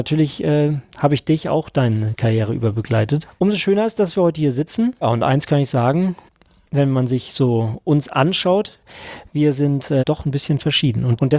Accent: Schleswig-Holstein, Germany; ich bin Schleswig-Holsteiner.

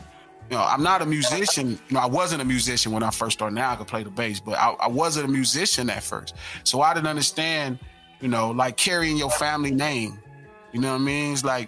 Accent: West Coast, United States; But I feel like because I am from the West Coast, because I am, you know, one of the last gangster rappers

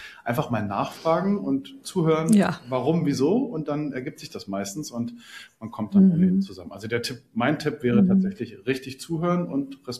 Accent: Berlin, Germany; ich komme aus Berlin

